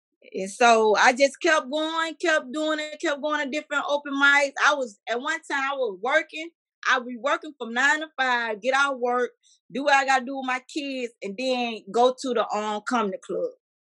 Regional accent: Atlanta, Georgia, United States; I'm from Atlanta, so I got to do the Fox Theater.

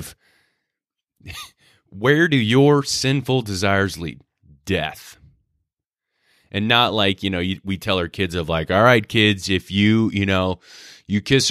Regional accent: United States; which I'm American, so I don't know what a meter is.

